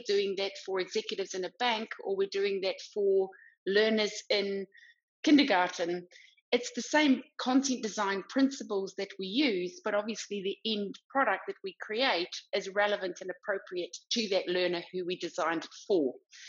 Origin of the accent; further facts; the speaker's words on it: New Zealand; now in South Africa; not originally from South Africa, I'm originally from New Zealand, but been living here since 2005.